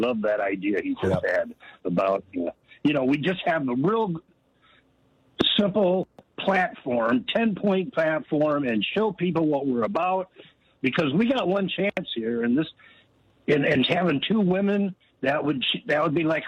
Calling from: Oregon, United States; I'm calling you from Mount Mazama.

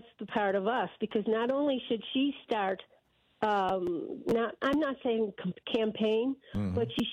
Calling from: Phoenix, Arizona, United States; also born or lived in Flagstaff; from Phoenix, by the way.

